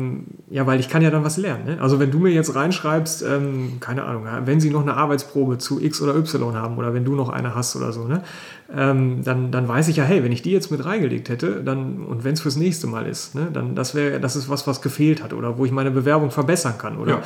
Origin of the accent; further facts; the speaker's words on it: Hille, North Rhine-Westphalia, Germany; Ja, ich komme ja auch aus dem Kaff, weißt du?